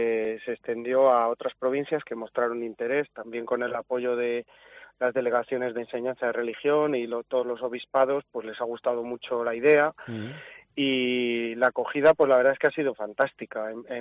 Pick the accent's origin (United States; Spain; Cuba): Spain; Valladolid, Castile and León; Sí, somos de Valladolid.